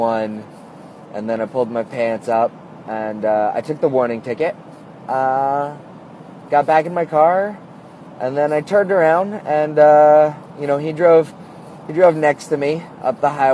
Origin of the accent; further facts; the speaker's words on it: New Jersey, United States; now in Vermont, United States; I'm from New Jersey, where if I had said that to a New Jersey cop